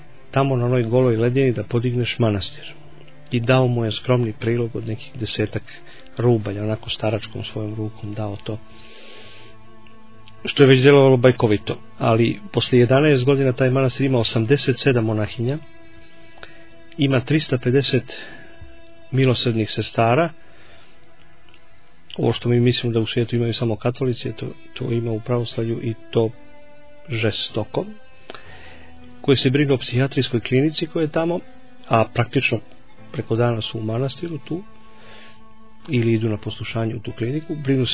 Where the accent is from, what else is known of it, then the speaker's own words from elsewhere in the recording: Serbia; ja sam ti iz Srbije.